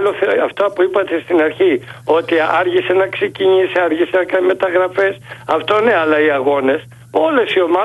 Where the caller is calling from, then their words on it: Volos, Thessaly, Greece; είμαι από το Βόλο